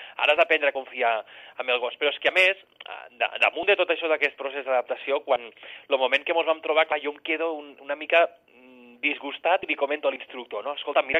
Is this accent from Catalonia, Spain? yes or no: yes; Alcanar, Catalonia, Spain; Jo sóc natural d'Alcanar i sempre fins als 18 anys vaig viure al poble, no?